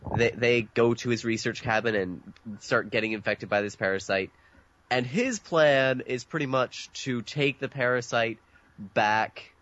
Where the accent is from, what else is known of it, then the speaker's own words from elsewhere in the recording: Lindsay, Ontario, Canada; because I'm from Lindsay, I can sit there calling bullshit on all sorts of things that they say.